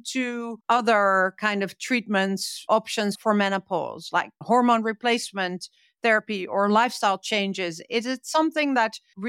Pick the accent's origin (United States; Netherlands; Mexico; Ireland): Netherlands; I grew up in the Netherlands.